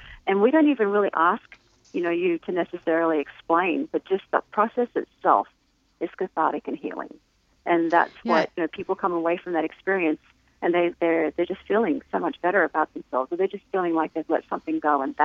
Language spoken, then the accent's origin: English; Australia; accent: Australian; I've been in this country for 21 years. I'm originally from Australia, and I think I might still have a little bit of an accent.